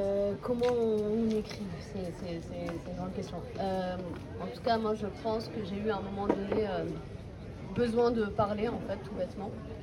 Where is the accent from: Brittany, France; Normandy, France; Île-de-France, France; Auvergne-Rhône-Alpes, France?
Île-de-France, France; Clichy-sous-Bois; je viens de Clichy-sous-Bois et je suis pas la personne que vous pensez que je suis.